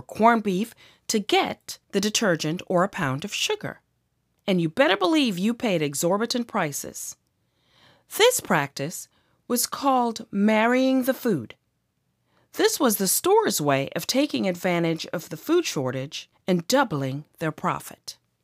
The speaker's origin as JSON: {"language": "English", "country": "Jamaica", "lives_now": "United States", "said": "I was introduced to racial prejudice. I did not know of this in Jamaica, as we were proud to be a mixed culture from a country where the motto was, out of many, one people."}